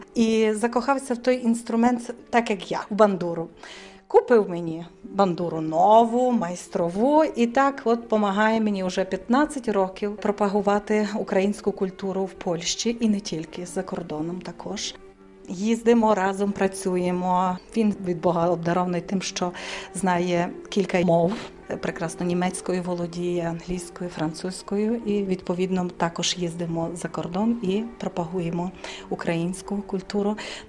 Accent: Drohobych, Lviv Oblast, Ukraine; moved away as an adult; now in Kraków, Poland; Походжу я з Західної України, з Дрогобичини. Рід мій взагалі починається з Івано-Франківщини. В Кракові я живу вже 15 років.

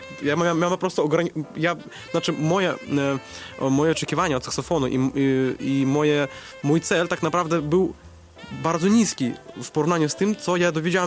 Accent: Belarus; Polish is a second language; bo u nas na Białorusi jest służba w wojsku jest obowiązkowa.

